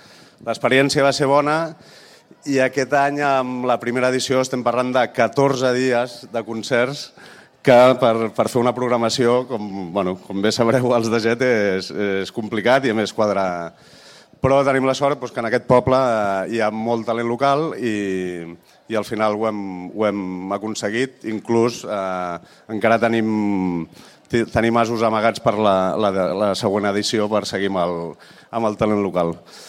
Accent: Terrassa, Catalonia, Spain; per un noi com jo, que sóc de Terrassa

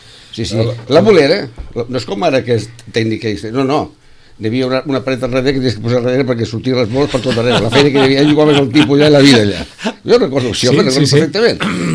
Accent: Catalonia, Spain; born there; No, jo vaig néixer a Terramar.

